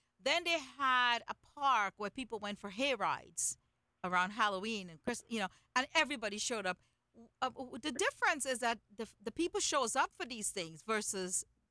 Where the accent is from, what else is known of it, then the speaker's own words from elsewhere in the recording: India; being an Indian lady in Marion, Indiana, we were treated so wonderfully with a lot of warmth, a lot of love.